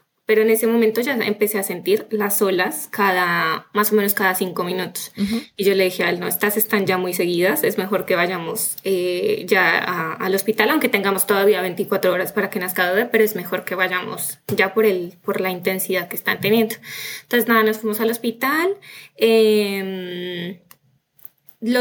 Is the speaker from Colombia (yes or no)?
yes; Colombia; nosotros somos de Colombia